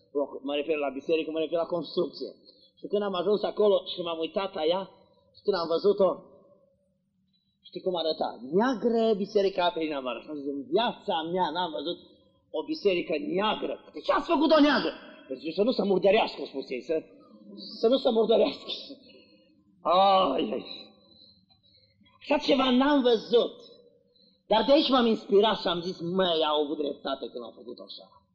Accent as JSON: {"language": "Romanian", "region": "Arad County", "country": "Romania", "tie": "born or raised there", "said": "m-am dus odată în Ineu, în județul Arad, lângă satul meu natal."}